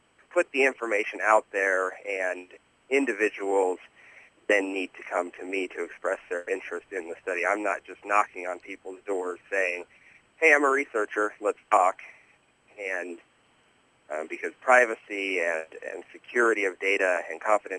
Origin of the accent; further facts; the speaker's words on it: Iowa, United States; Rural Iowa communities, from my own experience and folks that I know, because I'm from Iowa, there's a general feeling and a pattern of life